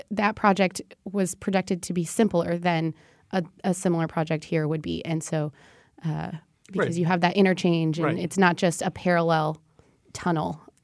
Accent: Pacific Northwest, United States; Yeah, so I grew up in the Northwest.

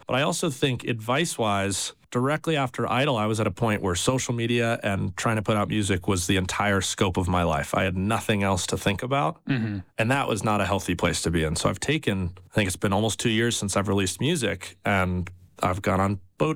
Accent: Utah, United States; Well, so I grew up sailing on the Jordanelle. I'll shout out Park City Sailing, my one of my favorite nonprofits.

